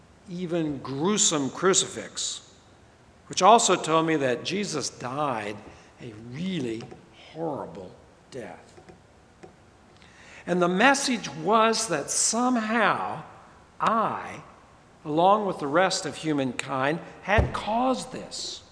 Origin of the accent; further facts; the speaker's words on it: Tulsa, Oklahoma, United States; also born or lived in Guthrie; I was born in Guthrie, Oklahoma, a little town right in the middle of the state. But I grew up in the big city of Tulsa, which is in the northeastern part of the state